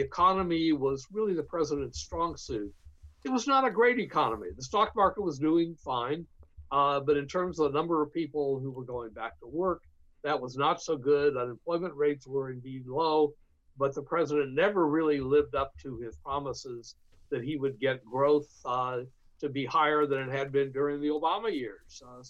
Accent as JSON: {"language": "English", "town": "Ann Arbor", "region": "Michigan", "country": "United States", "tie": "born or raised there", "said": "I grew up in Ann Arbor, or was living in Ann Arbor at the time of the Detroit riots."}